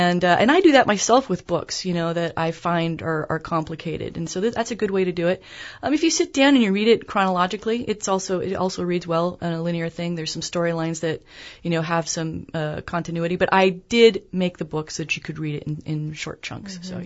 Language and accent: English; England, United Kingdom; Rachel, she is the daughter of a friend I grew up with in England